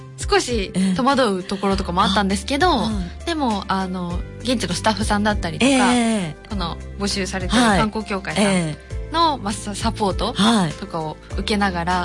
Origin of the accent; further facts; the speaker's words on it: Onomichi, Hiroshima, Japan; 出身が尾道で、まあ、生まれ育った尾道なんですけど、